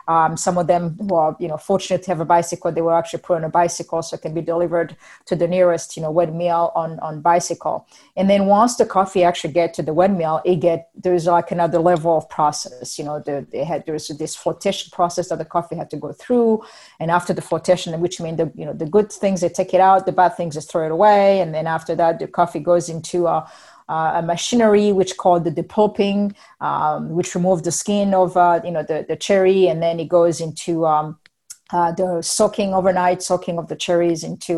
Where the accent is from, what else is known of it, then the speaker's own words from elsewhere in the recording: Burundi; I was born and raised in Burundi, which is Central East Africa. It's a very small, tiny country, and we call it the heart of Africa, as a matter of fact. But landlocked, sharing borders with Rwanda to the north, Tanzania to the east, and then Congo to the west.